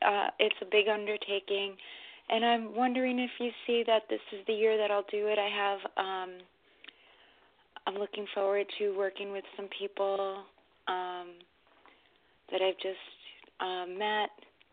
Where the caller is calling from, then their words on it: New York, United States; I'm in New York.